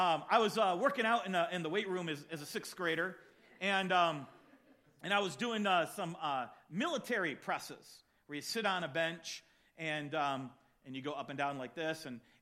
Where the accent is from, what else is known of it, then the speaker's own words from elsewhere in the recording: California, United States; I grew up in California, so you know we would do that from time to time because the weather was nice enough.